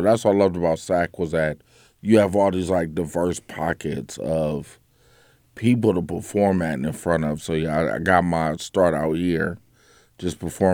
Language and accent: English; Cleveland, United States; now in Sacramento, United States; Sacramento's where I started at. I grew up in Cleveland, but yeah, comedy here in Sacramento